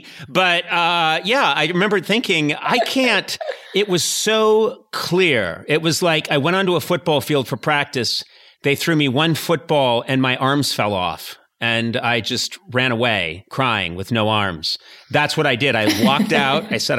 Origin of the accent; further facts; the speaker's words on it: Ireland; Nope, I'm Irish, and that's not going to happen.